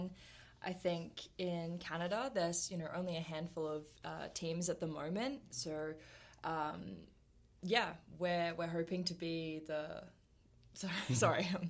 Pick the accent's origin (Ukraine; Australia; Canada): Australia; And I am originally from Australia, you might be able to tell by my accent.